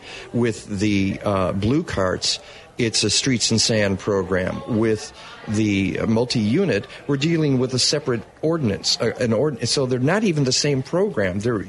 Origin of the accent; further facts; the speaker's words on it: Detroit, Michigan, United States; And I'm from Detroit, so I'm hoping that city comes back.